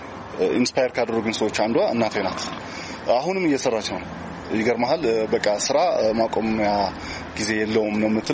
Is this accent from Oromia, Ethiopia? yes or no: no; Mekelle, Tigray, Ethiopia; ተወልጄ ያደግኩት እዚሁ መቀሌ ከተማ ሆኖ ቀበሌ 18 እና ገና ህፃን ልጅ ሁኜ ከአባቴ ጋር ነው ይህን ስራ እየሰራሁ ያደግኩኝ።